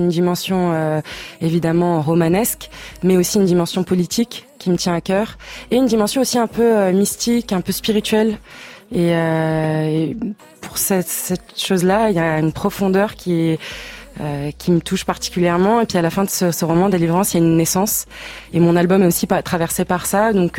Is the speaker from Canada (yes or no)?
no; Tunis, Tunis Governorate, Tunisia; Denden, donc c'est un quartier de Tunis, c'est là où j'ai grandi